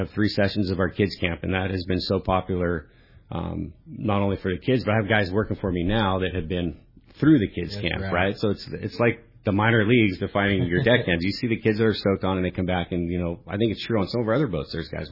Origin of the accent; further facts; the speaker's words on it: San Clemente, California, United States; I grew up in San Clemente, you know, seeing that thing open up and dump out.